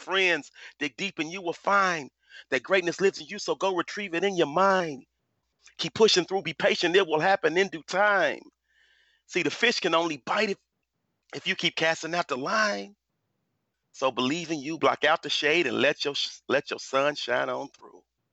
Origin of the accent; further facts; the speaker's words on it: Tulsa, Oklahoma, United States; And so I grew up in North Tulsa, Oklahoma, which is the ghetto, which is the hood, right?